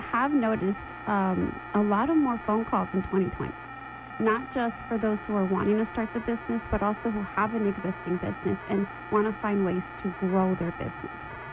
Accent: Yuma, Arizona, United States; I'm from Yuma. And then to come back after I was gone for a few years for college

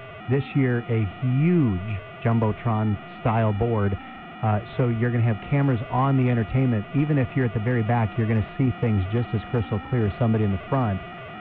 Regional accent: Yuma, Arizona, United States; Growing up in Yuma, I loved going to the car show. I loved doing that. Now I get to work it.

